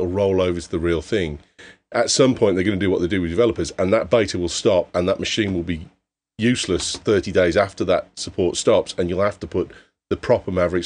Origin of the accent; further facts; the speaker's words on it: United Kingdom; otherwise I'm a Brit on my own with a bunch of Yanks.